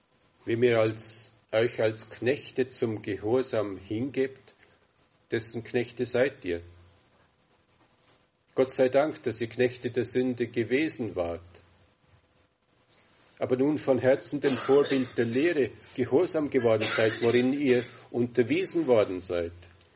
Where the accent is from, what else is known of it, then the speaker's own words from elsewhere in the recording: Vorarlberg, Austria; Also ich bin von Kindheit an in Bregenzer Wald aufgewachsen